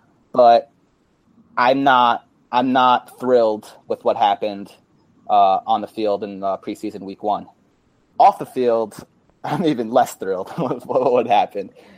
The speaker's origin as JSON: {"language": "English", "region": "New York", "country": "United States", "accent": "New York", "said": "he tells my New York accent. He can tell that I'm from New York."}